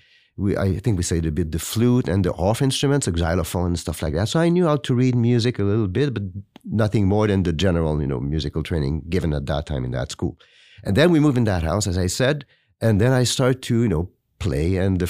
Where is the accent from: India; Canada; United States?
Canada; Trois-Rivières, Quebec; I was appointed the organist at the cathedral in Trois-Rivières in my hometown.